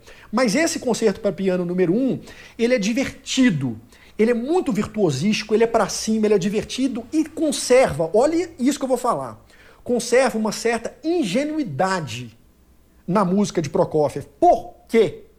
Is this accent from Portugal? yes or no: no; Minas Gerais, Brazil; Sou mineiro, né? Tenho que zelar pela minha natureza, né? Pela minha origem.